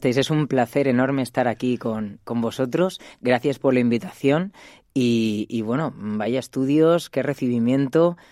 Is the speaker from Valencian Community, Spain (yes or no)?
yes; Alicante, Valencian Community, Spain; born there; moved away; Nací aquí en Alicante y bueno, me fui a Madrid y luego ya estuve pues viajando por toda España, por Europa y por el mundo